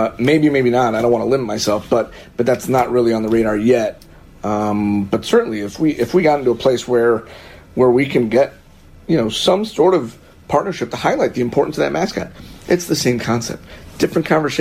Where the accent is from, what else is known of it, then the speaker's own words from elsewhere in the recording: Florida, United States; I'm from Florida, and they have trains. You know, there are trains in Florida.